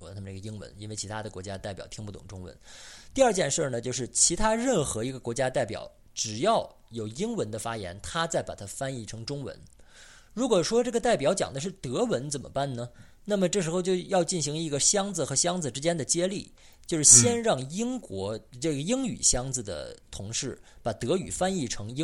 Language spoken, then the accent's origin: Chinese; China; 这个很多我们中国人可能不熟悉，因为大多数中英的口译员只有中文 A 英文 B 这个组合